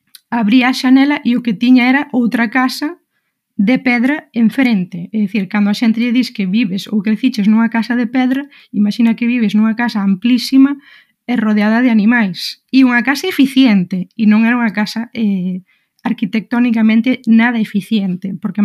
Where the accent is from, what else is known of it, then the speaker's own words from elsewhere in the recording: Padrón, Galicia, Spain; Eu son unha persoa que vivín e crecín en Padrón